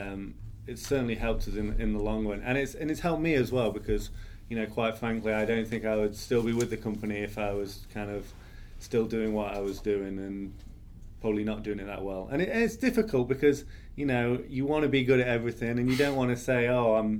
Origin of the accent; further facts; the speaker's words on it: England, United Kingdom; now in Charlotte, United States; as you can probably tell, I'm not from Charlotte, North Carolina. I'm actually from Alabama. No, I'm from England.